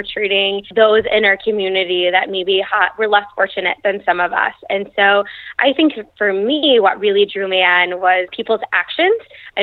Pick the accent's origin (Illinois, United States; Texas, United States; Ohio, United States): Texas, United States; Aledo; Aledo, Texas is out in the country. So I grew up with cows and horses and goats and chickens